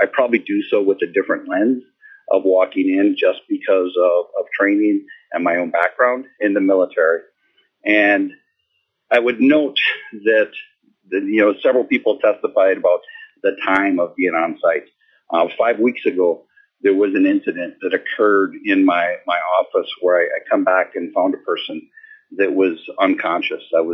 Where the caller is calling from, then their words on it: Nome, Alaska, United States; I'm calling from Nome.